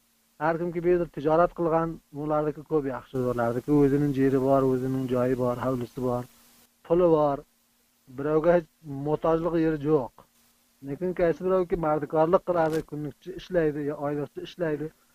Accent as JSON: {"language": "Uzbek", "region": "Baghlan", "country": "Afghanistan", "moved": "yes", "lives_now": "Quetta, Pakistan", "said": "biz aslida Bag'londan kelgan. Afg'oniston Bag'londan kelgan. …."}